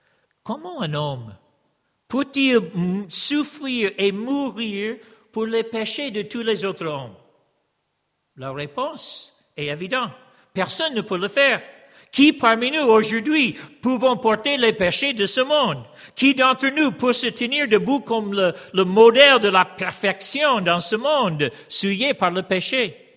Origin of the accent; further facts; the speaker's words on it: United States; Moi, je suis américain